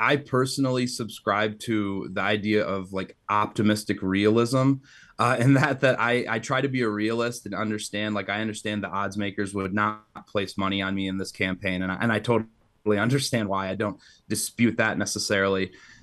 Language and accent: English; Midland County, United States; I mean, I've lived my whole life in Midland County. I love my hometown. I love Midland County.